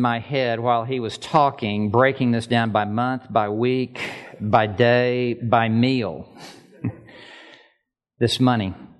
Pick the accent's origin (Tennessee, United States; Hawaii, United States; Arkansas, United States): Tennessee, United States; Memphis; When I went to college, I went to Texas Tech University. I grew up in Memphis, Tennessee.